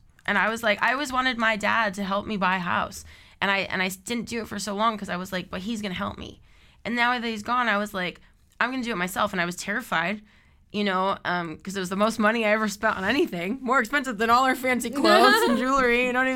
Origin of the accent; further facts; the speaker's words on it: United States; how I'm an American that ended up out here, you know.